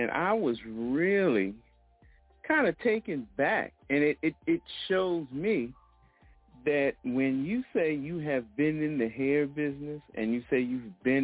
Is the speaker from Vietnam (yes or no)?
no; Philadelphia, Pennsylvania, United States; I'm like you, I'm from Philadelphia. So growing up, Lincoln, Nebraska, I would have no idea where that is.